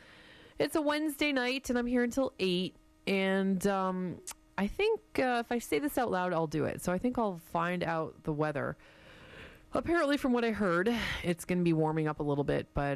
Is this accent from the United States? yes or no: no; Windsor, Ontario, Canada; this is when I was living back in Windsor, Ontario, and my hometown.